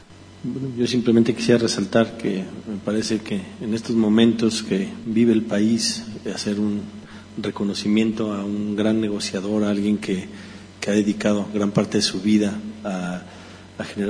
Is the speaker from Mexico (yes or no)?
yes; Mexico; al final todos somos mexicanos